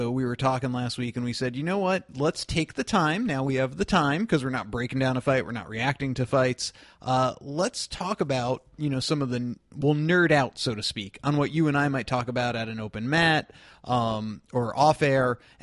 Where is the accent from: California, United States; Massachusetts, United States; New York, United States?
New York, United States; I'm so glad that's finally happened, being a New Yorker myself.